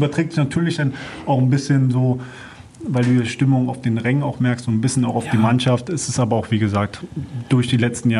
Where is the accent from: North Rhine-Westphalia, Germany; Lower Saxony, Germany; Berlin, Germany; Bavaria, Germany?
Berlin, Germany; als Berliner bist du meistens so in deinem Bezirk gefangen.